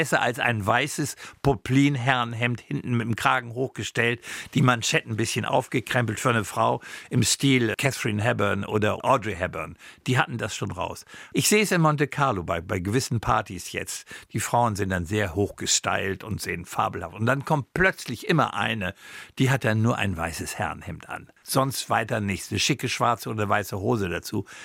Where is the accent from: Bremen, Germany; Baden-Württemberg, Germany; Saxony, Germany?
Bremen, Germany; ich bin Bremer und irgendwie ist man in Bremen erzogen. Man bleibt dann doch ein gewisser Bremer.